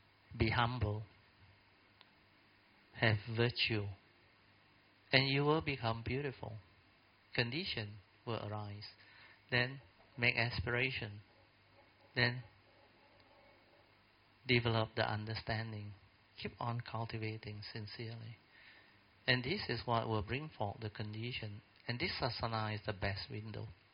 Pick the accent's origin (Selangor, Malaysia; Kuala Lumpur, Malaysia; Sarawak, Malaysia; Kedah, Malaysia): Kedah, Malaysia; Alor Setar; English is a second language; Then I'm from Alostar.